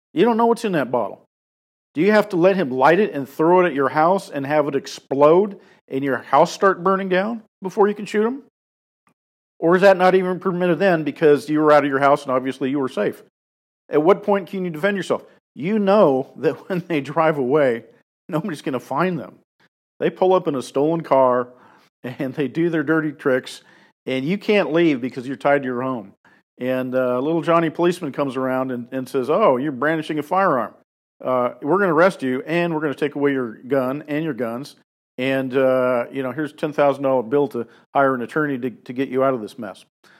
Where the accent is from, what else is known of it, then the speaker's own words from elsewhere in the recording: Seattle, Washington, United States; I grew up in Seattle. I loved Seattle, past tense. It used to be an absolutely gorgeous, beautiful city.